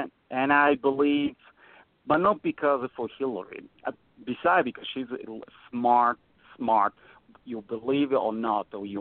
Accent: Italy; No, he is, because I'm from Italy

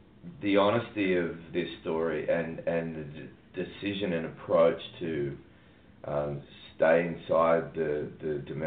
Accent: Australia; I thought I was off the hook because I'm Australian for not knowing about this couple.

